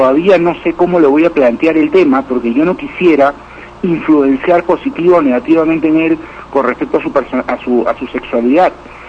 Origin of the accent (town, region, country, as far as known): Peru